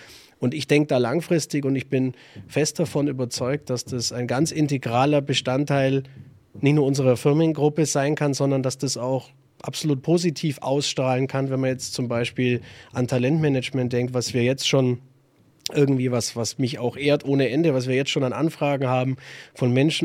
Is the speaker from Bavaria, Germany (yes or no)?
yes; Augsburg, Bavaria, Germany; obwohl ich nur ein kleiner Familienunternehmer bin aus Augsburg